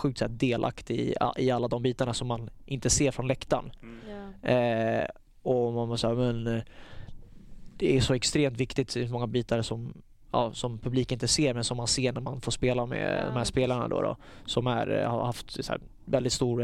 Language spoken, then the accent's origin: Swedish; Sweden; jag är svensk